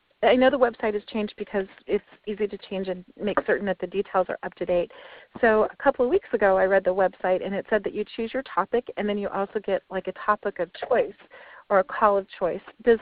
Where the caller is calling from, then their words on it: Chicago, Illinois, United States; I'm calling from Chicago, and I'm really excited to be here.